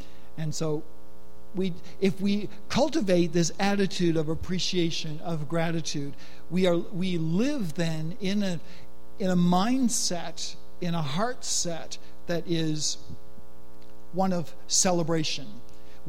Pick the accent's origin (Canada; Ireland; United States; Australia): Canada; growing up in Canada, communion, I don't know why I had this impression